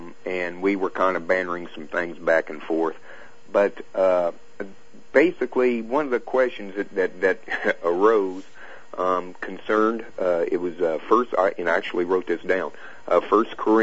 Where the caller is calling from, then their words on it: Lincoln, Illinois, United States; I am calling from Illinois.